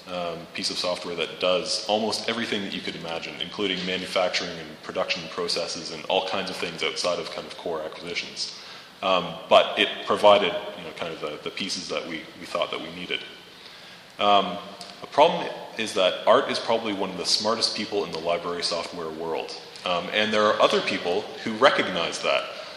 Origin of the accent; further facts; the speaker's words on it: Canada; Notice I'm Canadian. I pronounce things the proper way.